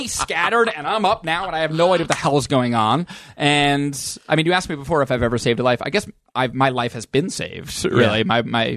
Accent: Albany, New York, United States; Upstate, Albany, New York.

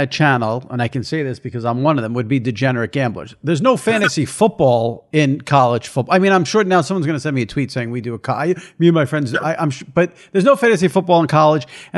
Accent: New York City, New York, United States; I'm a New Yorker. I've been a New Yorker my whole life.

